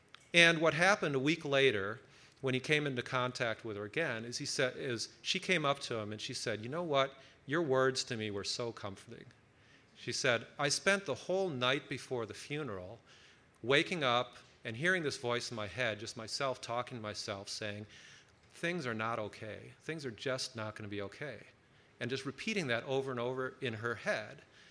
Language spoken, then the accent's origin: English; Minneapolis, Minnesota, United States; We grew up together back in Minneapolis, St. Paul.